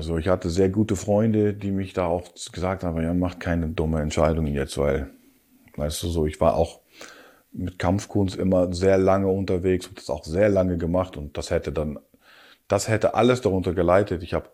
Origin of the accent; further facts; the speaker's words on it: Rotterdam, South Holland, Netherlands; German is a second language; Und ich bin natürlich Haferjung, ich komme aus Rotterdam.